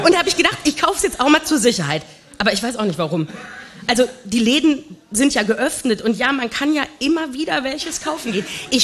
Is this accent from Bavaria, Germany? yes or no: no; North Rhine-Westphalia, Germany; Ich komme aus dem Ruhrgebiet ursprünglich.